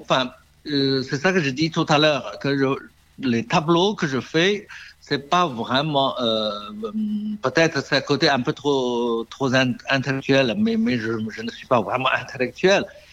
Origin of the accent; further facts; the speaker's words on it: China; French is a second language; Je suis un Chinois, souvent les gens m'ont posé la question